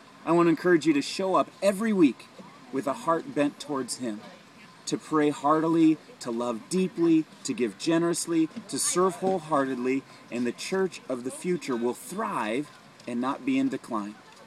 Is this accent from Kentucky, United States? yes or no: no; Glendale Heights, Illinois, United States; I grew up in Glendale Heights, Illinois, where I attended a little church called Countryside Chapel